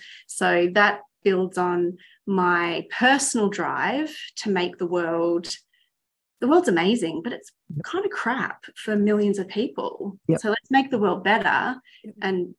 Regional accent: Victoria, Australia; I am based in Melbourne, so I am originally from Australia, but I've lived overseas for several years, several times. So I think of myself as a global citizen

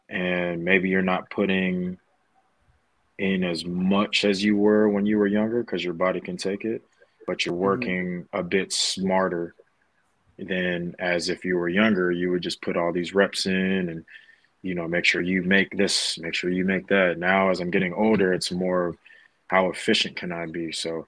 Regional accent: United States; obviously I'm Phil-Am. So I grew up in the States, but both of my parents are Filipino. I have Philippine passport and an American passport.

